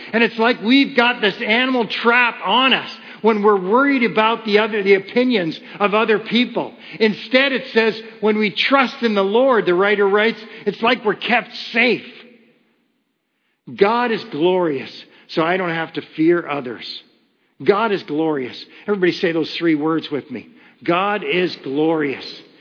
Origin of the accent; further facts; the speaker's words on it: Kitchener, Ontario, Canada; I grew up in Kitchener, Ontario.